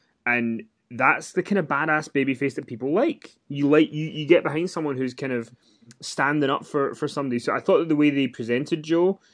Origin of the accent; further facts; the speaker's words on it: Scotland, United Kingdom; because I am Scottish